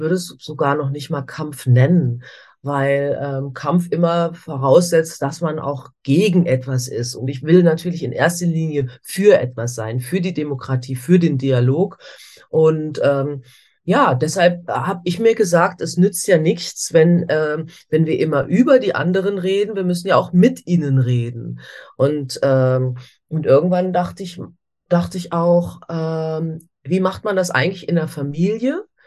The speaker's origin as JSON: {"language": "German", "country": "Germany", "said": "wenn ich sagte, ich komme aus Deutschland."}